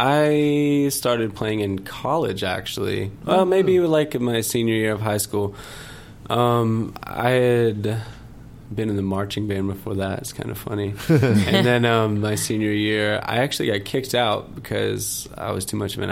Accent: Nashville, Tennessee, United States; I grew up in Nashville, so I went to Belmont University.

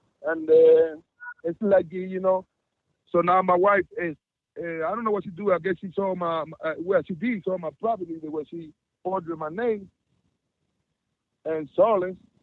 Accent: Cuba; English is a second language; now in United States; I'm an immigrant. I'm coming from Cuba. I was coming from Cuba, and I'm an immigrant

